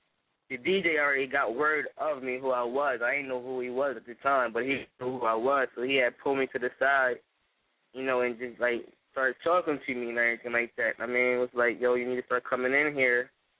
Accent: Wilmington, Delaware, United States; I'm from Wilmington, Delaware.

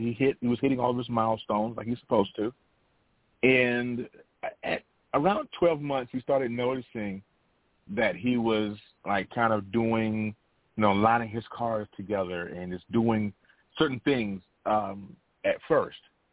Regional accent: North Carolina, United States; That's my given government name. I hail from North Carolina, where I'm born and raised.

